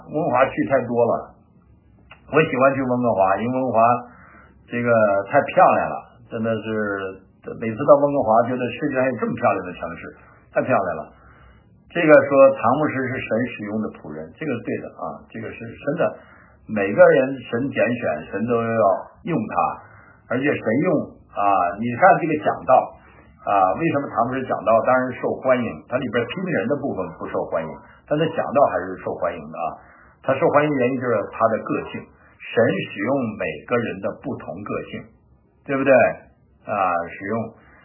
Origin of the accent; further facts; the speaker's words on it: Northeast China, China; 这是我在东北的我老家的炕，